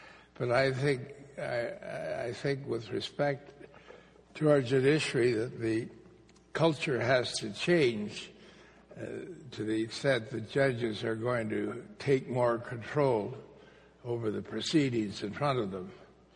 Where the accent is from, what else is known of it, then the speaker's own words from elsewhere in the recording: Canada; now in United Kingdom; arriving in London as a Canadian ambassador